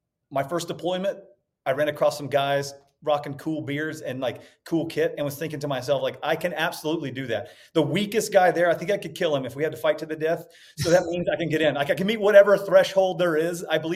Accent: Mississippi, United States

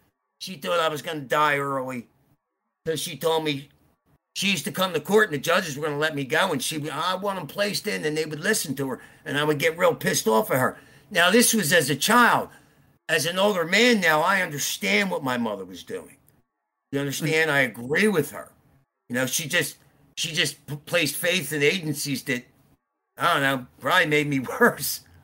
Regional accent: Philadelphia, Pennsylvania, United States; I grew up in Roxburgh. It's almost like the suburbs.

